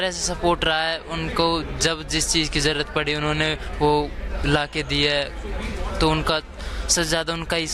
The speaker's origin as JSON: {"language": "Hindi", "town": "Ballabhgarh", "region": "Haryana", "country": "India", "said": "मैं फरीदाबाद से हूँ, बल्लभगढ़ से।"}